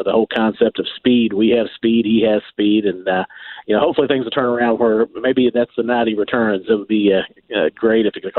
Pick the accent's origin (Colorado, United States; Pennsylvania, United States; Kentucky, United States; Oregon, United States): Kentucky, United States; I grew up in Kentucky, so the Derby Festival is one of the biggest things of the year in the state of Kentucky.